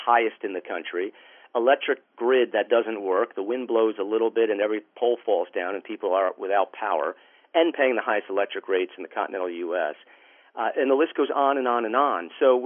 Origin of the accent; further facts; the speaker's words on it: New York, United States; and I have been born and bred in New York. It's through my blood, and I really care about this state.